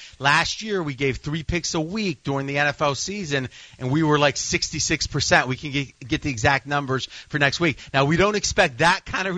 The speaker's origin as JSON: {"language": "English", "town": "Pittsburgh", "region": "Pennsylvania", "country": "United States", "tie": "born or raised there", "said": "I'm a Steelers fan. I grew up around Pittsburgh."}